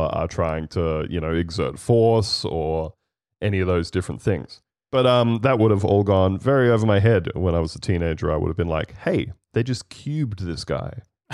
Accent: Australia; But I do find as an Australian watching them in performances

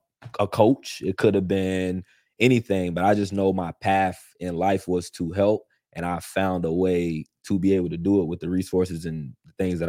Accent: Fort Mill, South Carolina, United States; also born or lived in Lexington, Kentucky; Yes, I grew up in Fort Mill, South Carolina. I was born in Lexington, Kentucky, but I grew up my whole life in Fort Mill.

